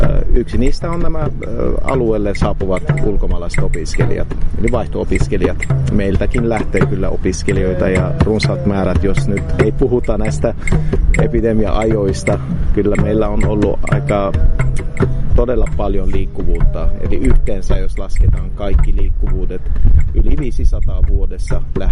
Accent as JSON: {"language": "Finnish", "country": "Lebanon", "tie": "born or raised there", "second_language": "Finnish", "moved": "yes", "lives_now": "Joensuu, Finland", "said": "Minä olen Libanonista kotoisin. Joo. Olen asunut Suomessa nyt 22 vuotta jo."}